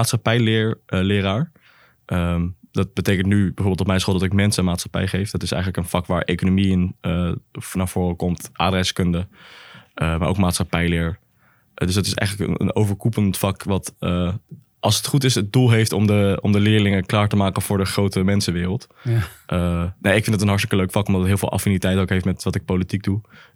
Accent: Zandvoort, North Holland, Netherlands; Ik kom oorspronkelijk gewoon uit Zandvoort. Ik ben weliswaar in Haarlem geboren, maar dat was omdat hier geen ziekenhuis was op dat moment. Dus ik ben in Haarlem geboren. Mijn vader is Egyptisch, is hier naartoe gekomen. En mijn moeder is gewoon Nederlandse.

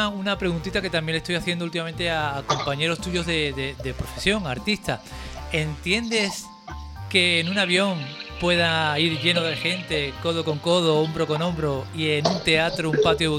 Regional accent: Cádiz, Andalusia, Spain; yo soy de Cádiz.

